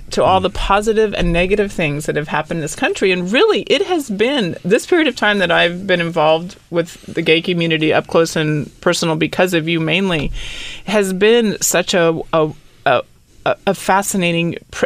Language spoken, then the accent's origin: English; Sacramento, California, United States; I was born and raised in Sacramento.